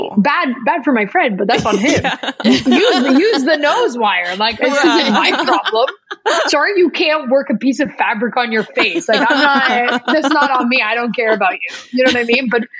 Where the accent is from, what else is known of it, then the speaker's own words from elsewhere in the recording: Toronto, Ontario, Canada; now in Los Angeles, United States; We're both from Toronto, or in and around Toronto.